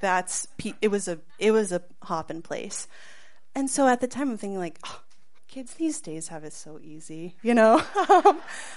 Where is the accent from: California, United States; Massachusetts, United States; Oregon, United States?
Massachusetts, United States; Gardner; I grew up in Gardner, Mass, and we do something, you smoke weed and drive around, that's what you do.